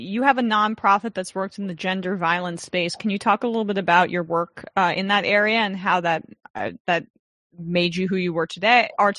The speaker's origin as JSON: {"language": "English", "region": "New Jersey", "country": "United States", "said": "I'm from Jersey too."}